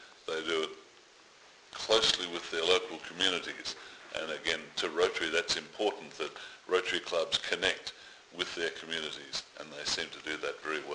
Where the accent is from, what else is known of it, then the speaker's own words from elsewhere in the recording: Australia; I didn't say in my earlier comments that I am Australian, so it's a pleasure to speak to SBS Radio Serbia Australia.